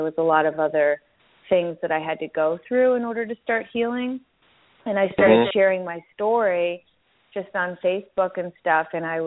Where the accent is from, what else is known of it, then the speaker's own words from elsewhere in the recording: Chicago, Illinois, United States; I was always kind of a little different, especially for back then and growing up in Chicago, which is pretty conservative.